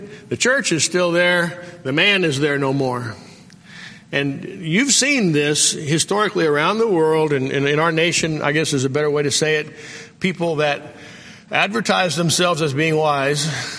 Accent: Carlsbad, New Mexico, United States; And I grew up in Carlsbad, New Mexico.

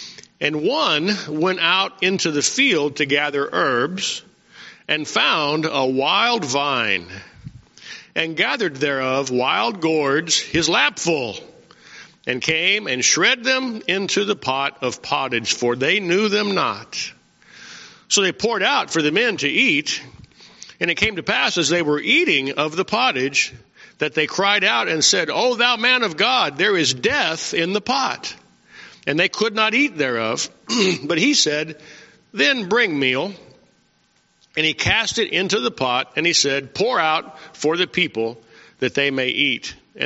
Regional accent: Carlsbad, New Mexico, United States; When I was a young man, I grew up in Carlsbad, New Mexico, and this was back in the 1960s, and we didn't have a whole lot of money.

